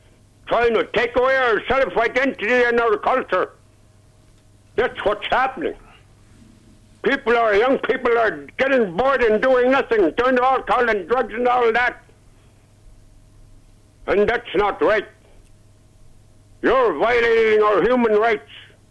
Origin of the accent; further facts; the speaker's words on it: Bethel, Alaska, United States; I'm from Bethel. Mom and Dad's nomadic ways ended. They settled what we call villages and cities. They settled here in Bethel.